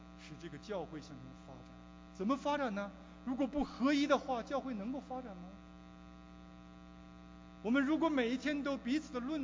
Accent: China; now in Canada; 但我作为一个中国人呢，好像这些犹太人一样，还有一些的包袱没有放下

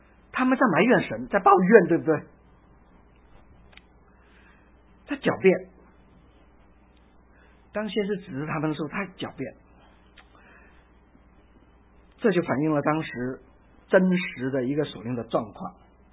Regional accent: China; 我们中国人又有一句话哈，真的很经典：上梁不正，下梁歪。

